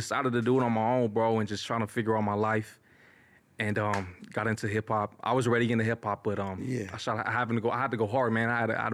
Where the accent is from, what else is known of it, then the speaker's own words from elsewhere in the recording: Los Angeles, California, United States; from Los Angeles, California. And man, I grew up like in the Southeast LA.